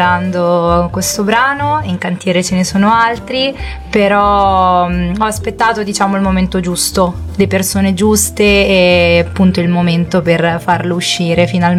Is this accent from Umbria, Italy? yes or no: yes; Fossato di Vico, Umbria, Italy; now in Milan, Italy; nel 2007 ho iniziato seriamente gli studi qua a Fossato di Vico, che è il mio paese, diciamo, di origine